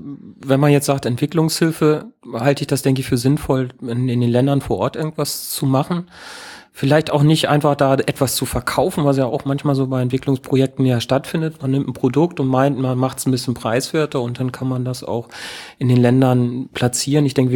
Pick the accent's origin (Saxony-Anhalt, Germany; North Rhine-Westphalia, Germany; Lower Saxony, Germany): Lower Saxony, Germany